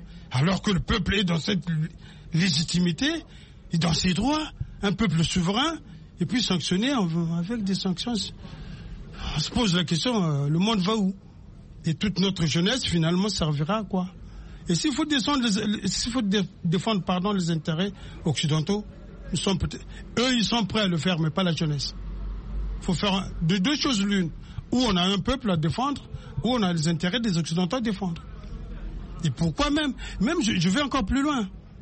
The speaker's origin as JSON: {"language": "French", "country": "Republic of the Congo", "said": "Je suis du Congo, Congo-Brazza."}